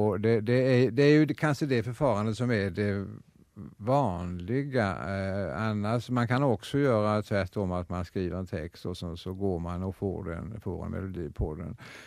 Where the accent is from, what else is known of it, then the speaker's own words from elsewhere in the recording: Karlshamn, Blekinge, Sweden; born there; now in Stockholm, Sweden; Jag är född i Karlshamn, ja. Jag är riktig blekinge. Jag är född in i Karlshamns stad. Men jag har ju tyvärr inte bott där i sådär väl. Sammanlagt har jag väl bott i Karlshamn en 13 år